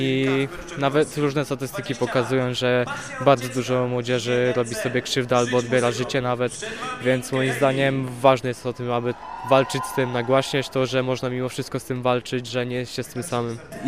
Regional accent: Elbląg, Warmian-Masurian Voivodeship, Poland; jestem właśnie z Elbląga

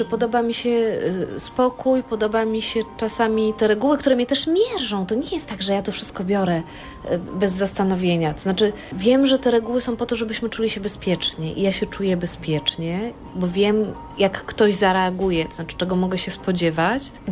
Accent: Lower Silesian Voivodeship, Poland; now in Munich, Germany; Ja jestem z Dolnego Śląska

